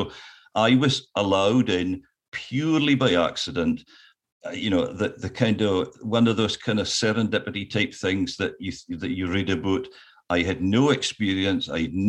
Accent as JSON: {"language": "English", "region": "Scotland", "country": "United Kingdom", "accent": "Orkney", "said": "I got a letter for the Scots Tongue Society congratulating me on maintaining my strong Orkney accent."}